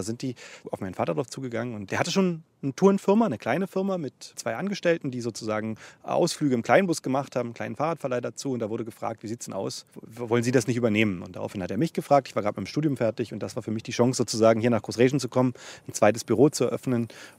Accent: Altdöbern, Brandenburg, Germany; also born or lived in Dresden; Ich bin in Altöbern geboren, das ist 9 Kilometer nördlich von hier. Bin hier in Großrheschen zur Schule gegangen, also hier habe ich Abitur gemacht, das Gymnasium war hier. Und dann bin ich nach Dresden gegangen, habe da studiert und 10 Jahre später bin ich dann zurückgekommen

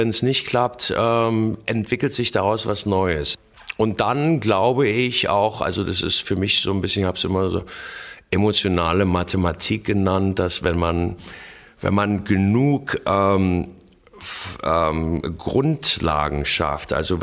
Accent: Germany; Es ist natürlich schon klar, dass ich ein Deutscher bin, weil ich habe ja auch den Akzent immer noch ein bisschen.

